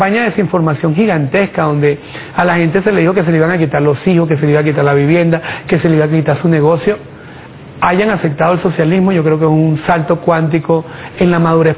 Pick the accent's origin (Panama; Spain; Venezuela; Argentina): Venezuela; Mira, yo como venezolano